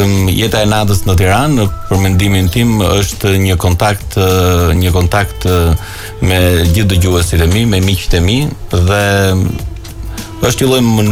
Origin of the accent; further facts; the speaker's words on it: Kosovo; Se jam dhe nga Kosova.